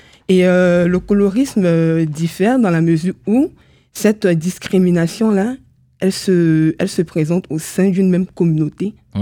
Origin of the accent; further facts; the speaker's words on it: Côte d’Ivoire; je parle de mon pays d'origine, la Côte d'Ivoire